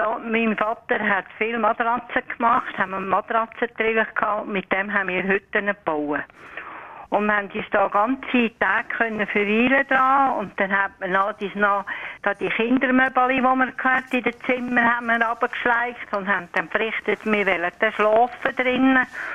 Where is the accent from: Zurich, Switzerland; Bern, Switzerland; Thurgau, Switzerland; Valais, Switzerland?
Zurich, Switzerland; Wir sind in der Stadt aufgewachsen, Zürich, und haben hinter dem Haus